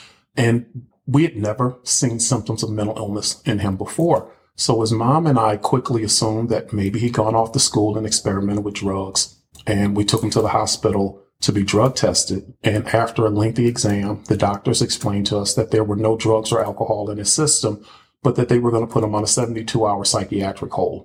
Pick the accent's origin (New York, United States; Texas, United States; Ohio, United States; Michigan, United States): Michigan, United States; Highland Park; So, of course, I'm a native Michigander. I grew up in Highland Park, Michigan, which is a little city surrounded by Detroit.